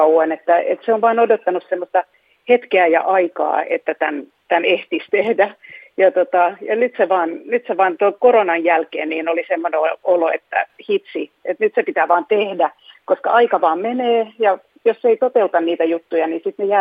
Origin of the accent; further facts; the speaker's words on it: Tampere, Pirkanmaa, Finland; first language Swedish; Finnish is a second language; mä asuin nuoruuteni ja kävin koulua Tampereella, Svenska Samskolan, kun mulla on ruotsi äidinkieli